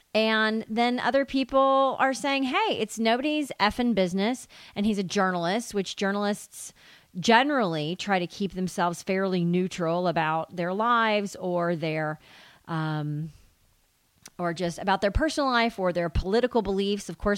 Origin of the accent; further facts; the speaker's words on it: the South, United States; I say it differently than other people, I think, because I'm from the South, but I love it.